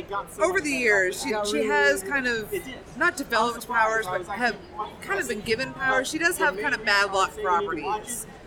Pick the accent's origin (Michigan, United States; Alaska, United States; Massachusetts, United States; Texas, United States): Massachusetts, United States; Boston; I'm a costumer from Boston, and I've been doing this for 11 years.